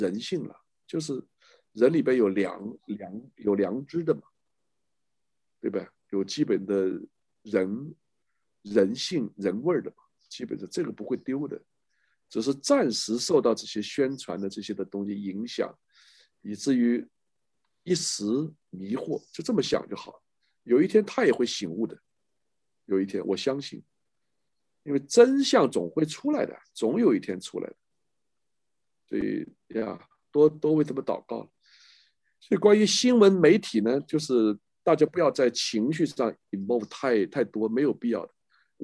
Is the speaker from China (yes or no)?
yes; China; now in United States; 听说我们是中国人，大家很开心的